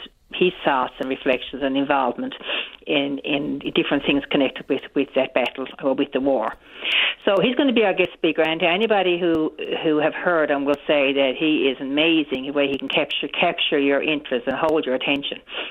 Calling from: Riverhead, Newfoundland and Labrador, Canada; I'm calling now from Riverhead, St. Mary's Bay.

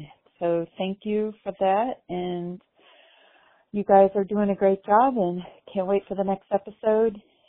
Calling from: Arizona, United States; I'm calling from Arizona.

